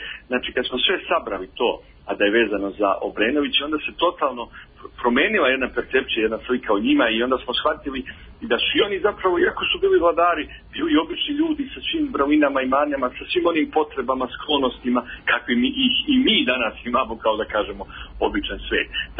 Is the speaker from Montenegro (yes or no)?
no; Serbia; Pa verovatno, mi smo Srbi, znati sami, skloni ili preteranom uzdizanju ili preteranom nipodaštavanju.